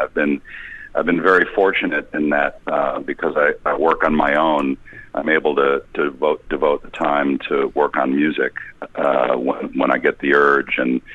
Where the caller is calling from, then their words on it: California, United States; I'm speaking from, I live just outside of Los Angeles, California, on the beach.